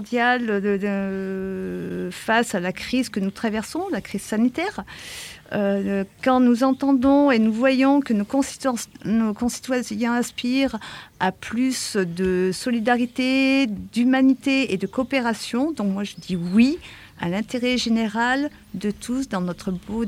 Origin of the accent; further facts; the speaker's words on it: La Chapelle-en-Vercors, Auvergne-Rhône-Alpes, France; donc je suis suppléante d'Angéline Manca, d'hiver gauche, originaire de la Chapelle en Vercors, maman de 5 enfants. Je réside à Aubenasson